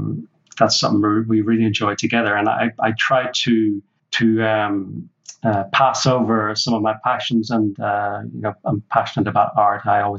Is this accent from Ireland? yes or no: yes; Ireland; I'm Irish. Back in my younger days, I was used to, you know, having basic meals like Irish stew.